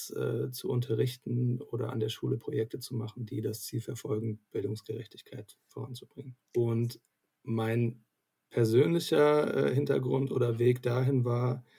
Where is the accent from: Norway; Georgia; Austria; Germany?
Germany; Frankfurt, Hesse; beim immer mal wieder Zurückkehren in meine Heimat, also Heimatstadt, vor allem Frankfurt